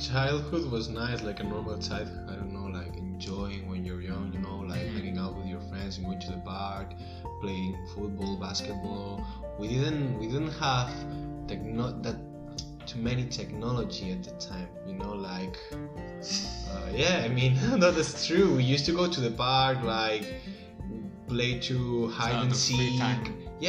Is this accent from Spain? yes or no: yes; Sant Feliu de Guíxols, Catalonia, Spain; But I grew up in San Feliu, the Guíxols, because in Catalonia we have different San Feliu's.